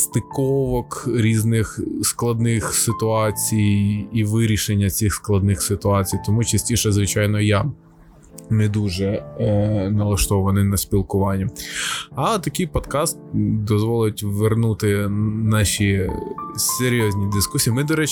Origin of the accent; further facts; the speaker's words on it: Rivne, Rivne Oblast, Ukraine; я сам з Рівного